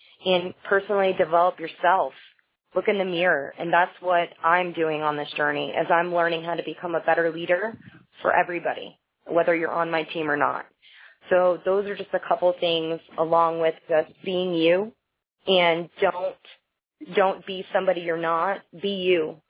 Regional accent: West Palm Beach, Florida, United States; from West Palm Beach, Florida, and this is really the first time I've had success in network marketing.

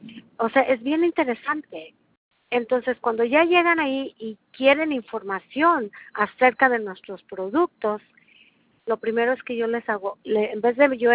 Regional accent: Mexico; Era venezolana, le digo, yo soy mexicana.

